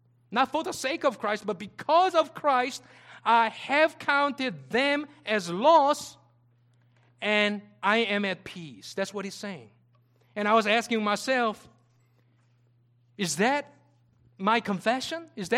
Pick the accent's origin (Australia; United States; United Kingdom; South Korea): South Korea; moved away as an adult; Remember, I came from Korea to study here and go back.